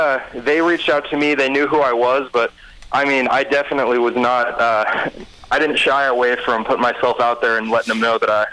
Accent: Eugene, Oregon, United States; Yeah, so actually, I grew up in the North Eugene area, right across the street

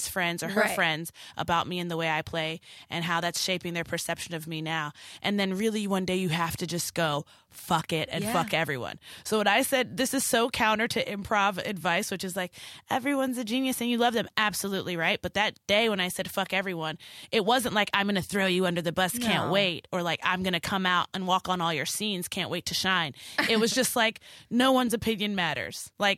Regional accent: Baltimore, Maryland, United States; Santina, I'm from Baltimore, girl.

